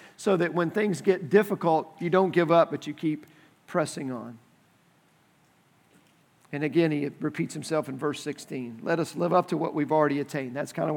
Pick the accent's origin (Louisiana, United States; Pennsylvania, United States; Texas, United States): Texas, United States; Dallas; So growing up in Dallas, I was a Dallas Mavericks fan.